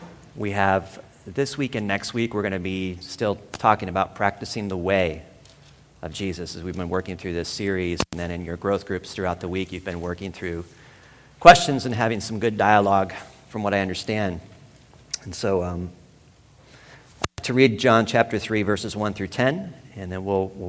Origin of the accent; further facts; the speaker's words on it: Michigan, United States; And where I grew up back in Michigan, we had, like, every Sunday night was evangelism night.